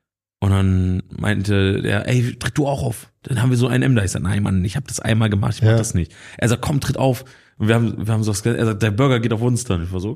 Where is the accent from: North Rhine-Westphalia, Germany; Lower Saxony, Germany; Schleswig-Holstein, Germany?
Lower Saxony, Germany; Emden; ich komme aus Emden